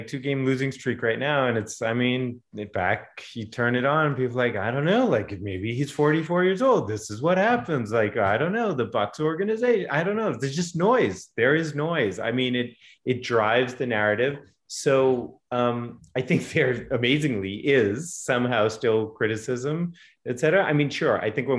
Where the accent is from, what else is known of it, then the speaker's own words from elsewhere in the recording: New England, United States; I was a Drew Bledsoe guy. I grew up in New England.